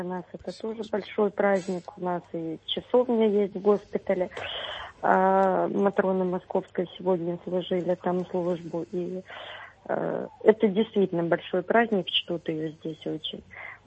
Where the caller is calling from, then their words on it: Odesa, Odesa Oblast, Ukraine; Я звоню вам из Одессы.